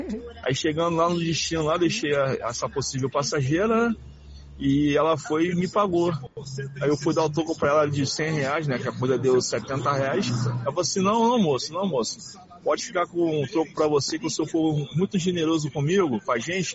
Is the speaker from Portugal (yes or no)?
no; Vista Alegre, Brazil; Eu sou de Vista Alegre, motorista aplicativo